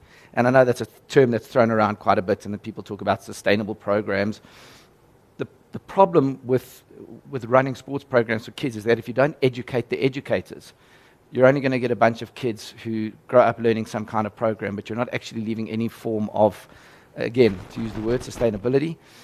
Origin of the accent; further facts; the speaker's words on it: South Africa; from a strategic point of view and as a South African.